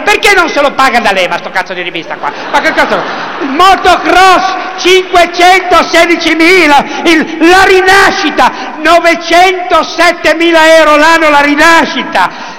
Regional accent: Liguria, Italy; Ma io sono ligure

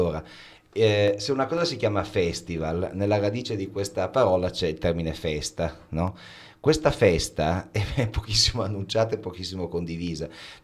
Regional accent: Turin, Piedmont, Italy; Io vengo da Torino

